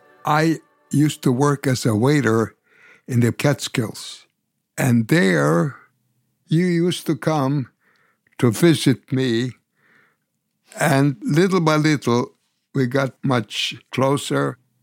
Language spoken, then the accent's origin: English; Belitsa, Blagoevgrad Province, Bulgaria; English is a second language; And I said, I come from the town of Belitsa.